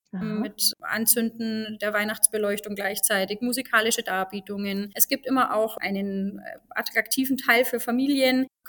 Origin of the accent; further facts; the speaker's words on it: Bavaria, Germany; Ja, das Klausentreiben ist vor knapp 2000 Jahren, also über 2000 Jahre sogar bei uns im Allgäu, als Brauch entstanden.